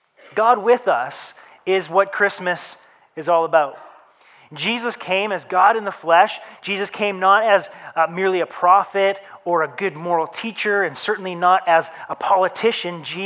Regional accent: Victoria, British Columbia, Canada; You know, I grew up in Victoria, BC. Most of my life, moved here just about 3 years ago with my family.

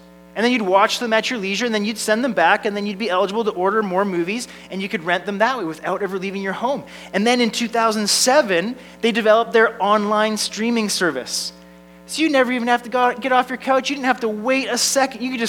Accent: British Columbia, Canada; I'm a Canadian, born in BC, raised in BC. I've never lived outside of British Columbia. I was educated at Bible College in Abbotsford, BC.

